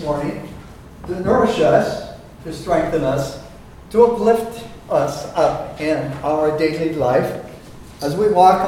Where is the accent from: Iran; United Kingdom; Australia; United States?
United States; Duluth, Minnesota; growing up in Duluth, getting very different visions of that lake out there